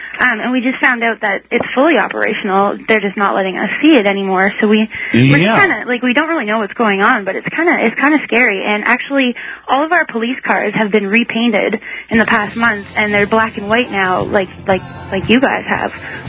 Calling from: North Bay, Ontario, Canada; I'm actually calling from North Bay, Ontario, though.

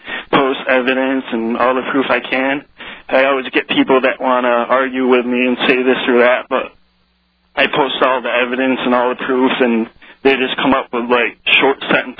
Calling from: Saratoga, New York, United States; Saratoga area in upstate New York.

